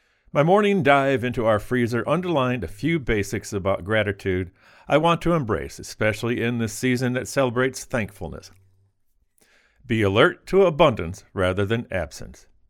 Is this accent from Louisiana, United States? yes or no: yes; Louisiana, United States; a popular dish in my home state of Louisiana